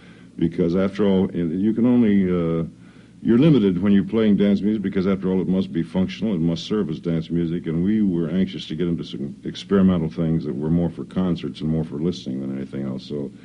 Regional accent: Hollywood, California, United States; I grew up in Hollywood and played mostly in the radio stations and studios and clubs there

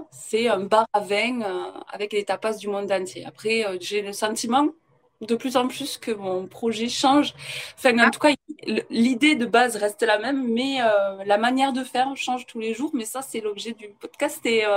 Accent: Occitanie, France; Par contre, je suis du Gers.

